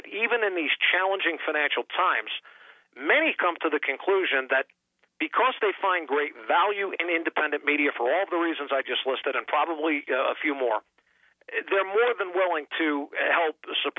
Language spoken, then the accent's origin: English; Northern US, United States; I was born and raised in the North, but as a fan, a longtime historian of the war for Southern independence, I have always related with the South and its people.